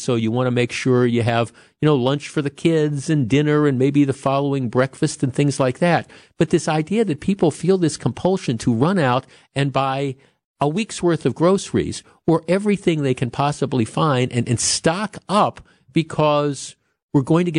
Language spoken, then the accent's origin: English; Wisconsin, United States; I grew up in Northwest Wisconsin where the weather is not uncommon.